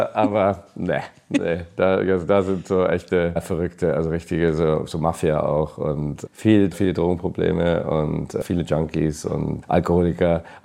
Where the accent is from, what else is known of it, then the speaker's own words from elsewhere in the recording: England, United Kingdom; now in Germany; weil ich wollte wieder zurück nach England mal, um zu schauen, wo ich herkomme.